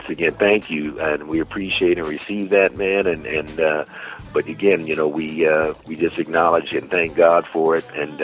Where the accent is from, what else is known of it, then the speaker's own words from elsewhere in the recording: Yonkers, New York, United States; my brothers and I started in drum corps in the city of Yonkers, New York. And in New York, you know, growing up in New York in the 60s, there was music everywhere.